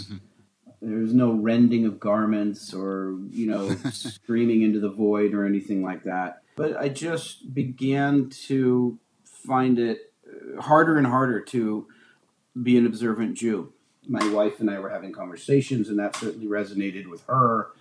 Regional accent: Portland, Oregon, United States; My Jewish journey, well, I grew up here in Portland, Oregon.

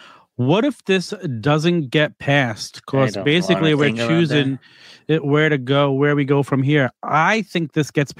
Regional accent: New York, United States; Because growing up in New York, WWF was always you had to escape the cage to win.

